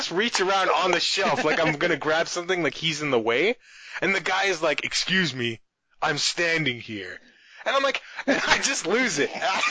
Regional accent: Canada; But as a Canadian, I don't want to say something.

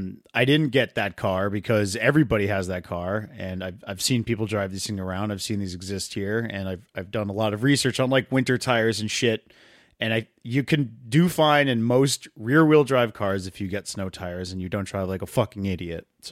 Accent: New England, United States; so I'm from New England and we get snow 3 months out of the year.

